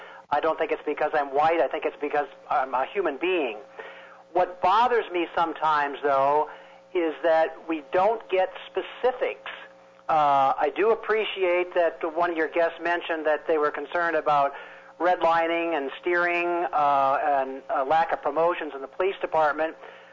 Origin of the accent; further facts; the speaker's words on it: United States; I'm an American first.